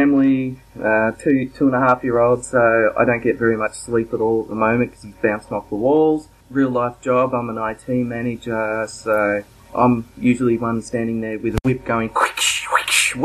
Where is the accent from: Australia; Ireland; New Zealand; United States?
Australia; Melbourne, Victoria; I'm from Melbourne in Australia, which is right down the southern tip of Australia, but not Tasmania, the island.